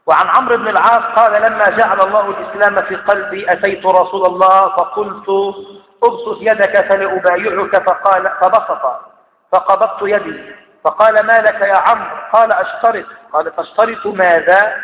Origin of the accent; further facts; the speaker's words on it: Egypt; لأن إحنا كمصريين منتشر في أذهاننا أمثال